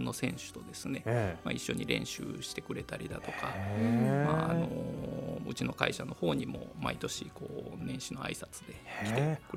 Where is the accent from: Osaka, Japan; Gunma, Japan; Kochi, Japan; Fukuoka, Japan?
Osaka, Japan; born there; あ、生まれは大阪ですので、